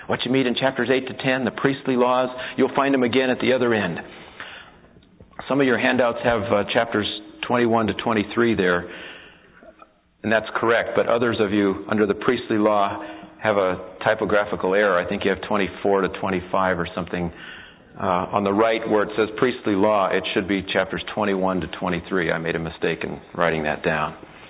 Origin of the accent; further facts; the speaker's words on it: California, United States; I'm a Californian. I'm transplanted as a missionary back to Michigan, but my home is still here in California.